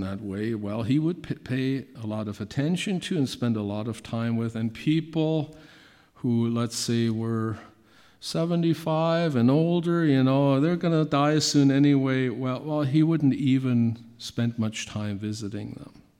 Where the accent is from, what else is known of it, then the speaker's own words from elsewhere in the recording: Germany; I grew up in Germany